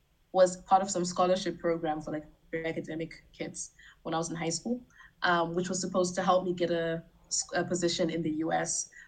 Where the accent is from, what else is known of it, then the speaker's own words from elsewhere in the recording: Botswana; also born or lived in Zimbabwe; I grew up in Botswana and Zimbabwe. Botswana was mostly my childhood. I was born in Zimbabwe, then moved to Botswana when I was like 4. Childhood there. Then I went back to Zimbabwe for most of high school.